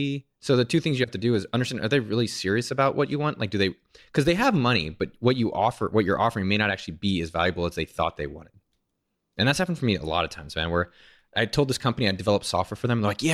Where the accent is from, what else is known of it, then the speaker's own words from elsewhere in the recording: San Jose, California, United States; Yeah, I'm from San Jose.